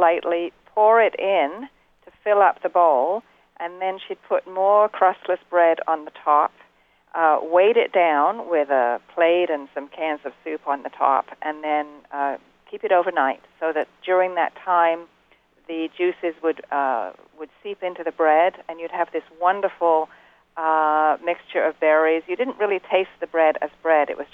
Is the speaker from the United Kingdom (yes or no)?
yes; England, United Kingdom; now in Georgia, United States; I grew up in England in the country